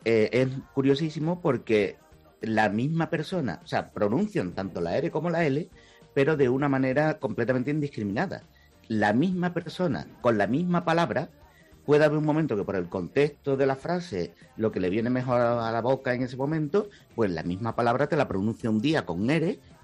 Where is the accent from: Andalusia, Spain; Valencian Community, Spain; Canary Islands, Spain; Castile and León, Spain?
Andalusia, Spain; Seville; Digo, mira, yo soy de Sevilla y tal, pero yo de flamenco nada.